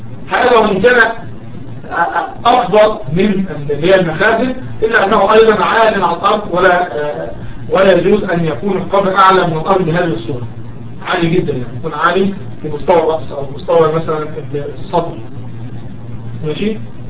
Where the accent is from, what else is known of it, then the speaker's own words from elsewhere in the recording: Egypt; هذا مثلا بالنسبة للمقابر اللي هي مشهورة عندنا في مصر مثلا وفي غيرها من بعض البلدان